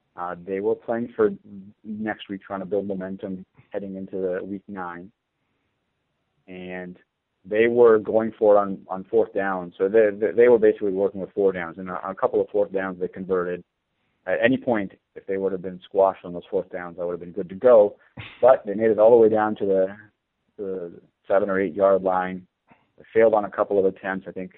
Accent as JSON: {"language": "English", "town": "Toronto", "region": "Ontario", "country": "Canada", "tie": "born or raised there", "lives_now": "United States", "said": "I grew up in Toronto, so obviously the first thing I did fantasy-wise was play fantasy hockey. And then when I moved to the United States"}